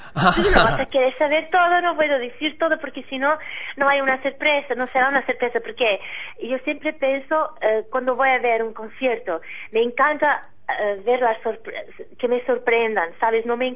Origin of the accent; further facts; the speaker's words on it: Mozambique; por causa de África, Mozambique, que es mi tierra también